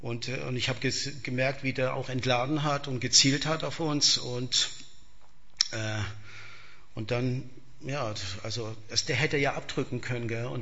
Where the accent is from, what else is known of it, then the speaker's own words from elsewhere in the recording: Heilbronn, Baden-Württemberg, Germany; das war ganz in der Nähe, wo ich gewohnt habe. Ich komme ja aus Heilbronn.